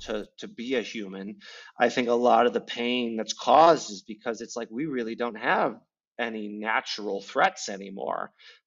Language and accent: English; Midwest, United States; Cause as a Midwesterner, I've got this inner dialogue from, you know, being hit as a child and being bullied